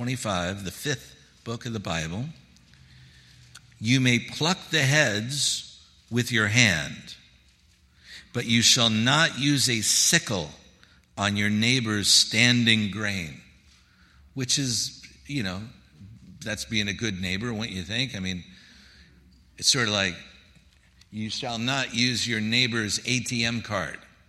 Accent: New York City, New York, United States; And I grew up in New York City.

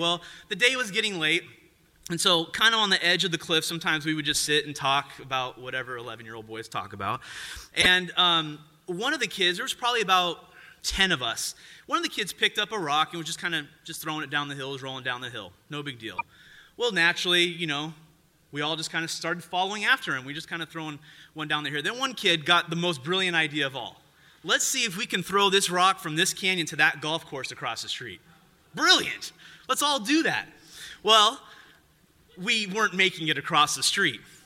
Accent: Poway, California, United States; I'm from Poway, and so if you're familiar with Ted Williams Parkway

